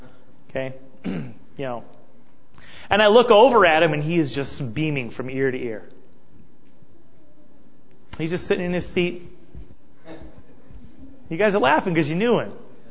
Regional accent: Montana, United States; And you just have it plastered on your head, I'm from Montana.

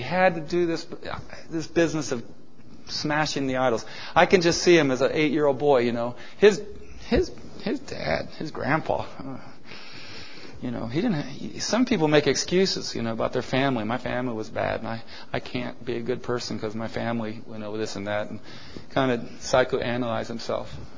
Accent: Ohio, United States; My home state of Ohio, 44,000 victims.

